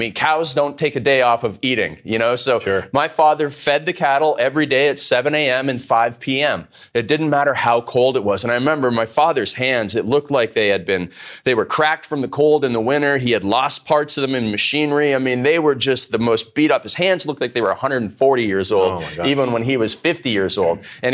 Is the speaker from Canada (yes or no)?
yes; Canada; I grew up in Canada. We had a beef cattle ranch.